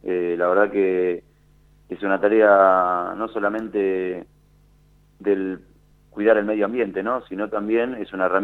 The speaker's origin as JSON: {"language": "Spanish", "town": "Dock Sud", "region": "Buenos Aires Province", "country": "Argentina", "tie": "born or raised there", "said": "me crié acá en Dock Sud, tuve la suerte de jugar en el club de Dock Sud durante mucho tiempo. Como te repito, me crié acá, conozco a la mayoría de la gente, a la mayoría de los vecinos."}